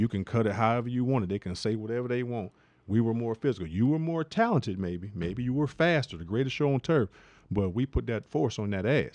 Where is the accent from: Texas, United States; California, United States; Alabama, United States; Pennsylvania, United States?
Pennsylvania, United States; Pittsburgh; I'm from Pittsburgh.